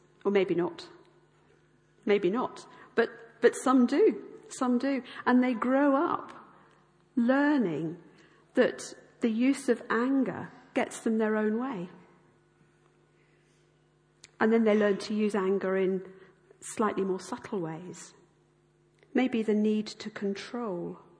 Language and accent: English; Tunbridge Wells, South East England, United Kingdom; We come from Tunbridge Wells, right? We have water. We have spa water.